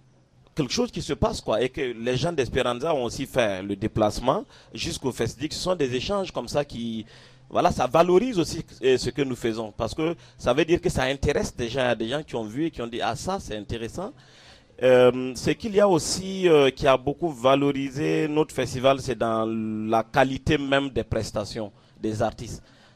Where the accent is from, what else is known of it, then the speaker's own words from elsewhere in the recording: Burkina Faso; venir jouer chez nous au Burkina Faso